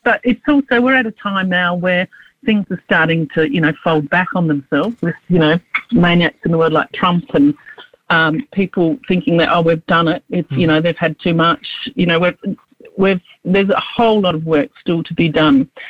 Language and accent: English; Australia; I'm white Australian